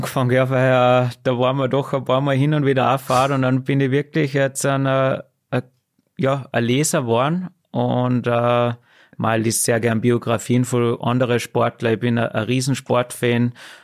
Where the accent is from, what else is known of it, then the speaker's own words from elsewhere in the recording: Salzburg, Austria; in der wunderschönen Natur bei uns daheim in Salzburg, ist das ein Privileg, was wir haben.